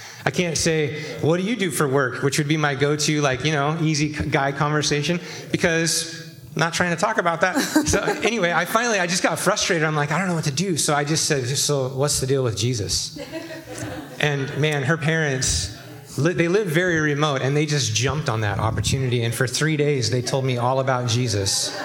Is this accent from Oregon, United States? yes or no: yes; Oregon, United States; I grew up in Eastern Oregon, so I used to hunt a lot as a kid.